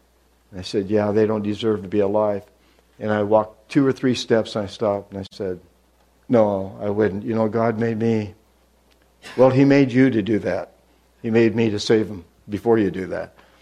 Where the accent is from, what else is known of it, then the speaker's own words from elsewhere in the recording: United States; I'm sorry to say that as an American.